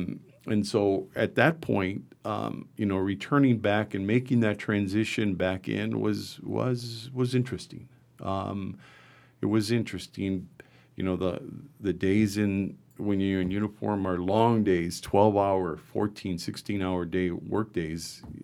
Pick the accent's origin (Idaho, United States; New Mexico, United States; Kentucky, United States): New Mexico, United States; Las Cruces; She's, she's from the Chicago suburbs and I'm from Las Cruces.